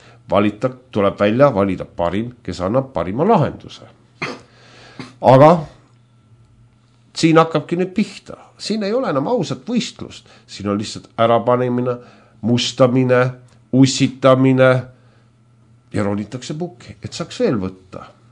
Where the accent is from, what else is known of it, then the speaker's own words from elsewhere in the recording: Vormsi, Lääne County, Estonia; Kuna ma ise olen Vormsilt